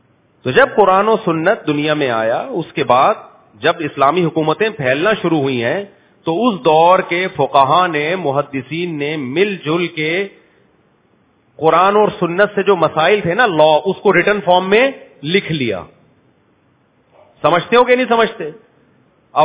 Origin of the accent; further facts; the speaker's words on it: Pakistan; born there; لا کی جہاں تک بات ہے تو میں پاکستان میں پیدا ہوا ہے نا، پاکستانی لا کو فالو کروں گا میں.